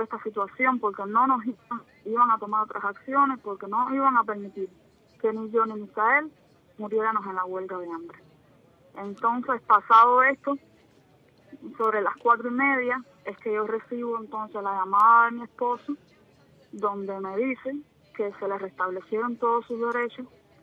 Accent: Cuba; me considero una cubana sencilla que lucha por los derechos, que lucha por la libertad

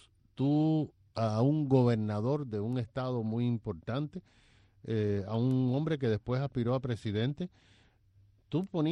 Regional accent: Cuba; somos los cubanos

